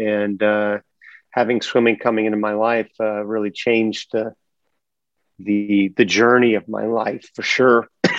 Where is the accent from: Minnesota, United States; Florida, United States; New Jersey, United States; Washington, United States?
Florida, United States; Winter Haven; I grew up in Winter Haven, Florida, which is right in the middle of the state. And my hometown is about 70% water.